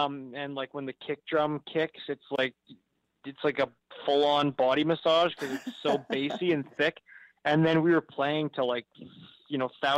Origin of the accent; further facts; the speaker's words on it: Canada; as Canadian musicians, like 8 months of the year, you are slogging through terrible weather conditions for the most part.